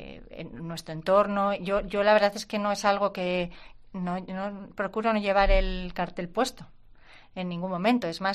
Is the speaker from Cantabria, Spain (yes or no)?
yes; Santander, Cantabria, Spain; porque los que somos de aquí de Santander sabemos dónde estaba